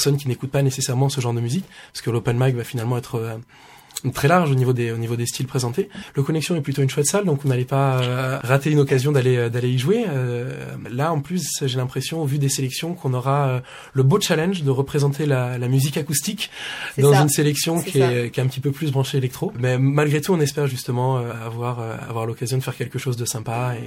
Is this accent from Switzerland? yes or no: no; France; Vu qu'on est français, des fois la country, on a un petit peu une image un petit peu cliché de tout ça.